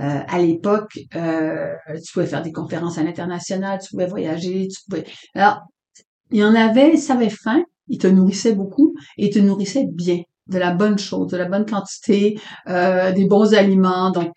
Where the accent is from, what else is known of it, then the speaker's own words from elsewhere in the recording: Quebec, Canada; also born or lived in Haiti; j'étais partie habiter en Haïti pendant 3 ans, parce que je suis née au Québec, j'ai grandi au Québec. Mais j'ai vécu en Haïti pendant 3 ans, de 14 à 17 ans